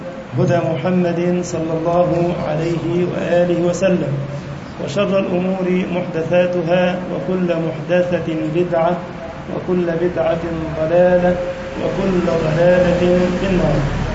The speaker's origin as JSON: {"language": "Arabic", "country": "Egypt", "said": "اللهم أمن بلدنا مصر يا رب العالمين وسائر بلاد المسلمين."}